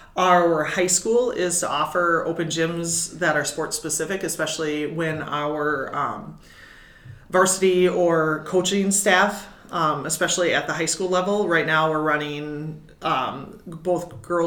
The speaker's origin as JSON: {"language": "English", "region": "Wisconsin", "country": "United States", "said": "I'm originally from Wisconsin. Go Packers."}